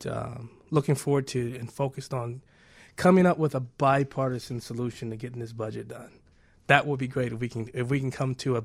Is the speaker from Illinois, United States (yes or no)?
yes; Illinois, United States; now in Joliet, United States; I live in Joliet, but I'm originally right down the road here. I was born in Cabrini Green Housing Projects. Went from there to 38th in Indiana, then basically grew up on 87th and Halsted